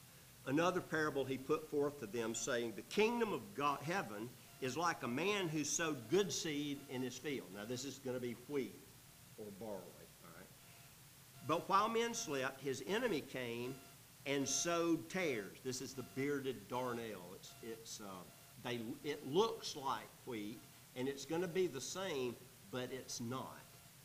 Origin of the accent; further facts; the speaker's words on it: Atlanta, Georgia, United States; Not that I know a lot about agriculture. I'm from Atlanta. We used to think that beans grew in cans